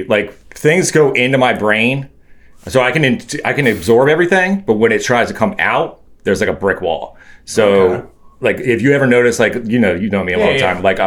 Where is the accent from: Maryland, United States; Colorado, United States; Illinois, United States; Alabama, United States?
Maryland, United States; Ellicott City; Columbia. Ellicott City.